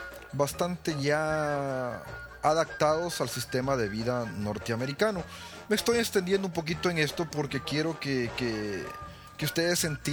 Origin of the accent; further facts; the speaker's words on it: El Salvador; moved away as an adult; Yo salí de El Salvador, o más bien me tocó sacar a mi familia de El Salvador en el año 2006, justamente en febrero del 2006.